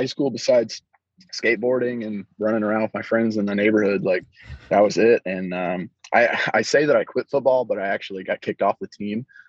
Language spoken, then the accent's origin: English; Acworth, Georgia, United States; I'm originally from Ackworth, Georgia, which is just outside. Everybody says Atlanta. I'm from Atlanta, Georgia, but I'm outside of Atlanta, basically.